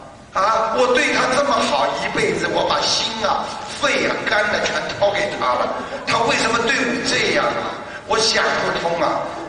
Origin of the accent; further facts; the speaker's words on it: China; 我们中国人也是的